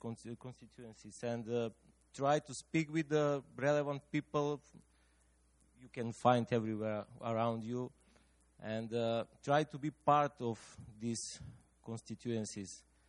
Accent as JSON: {"language": "English", "country": "North Macedonia", "said": "I'm coming from Macedonia."}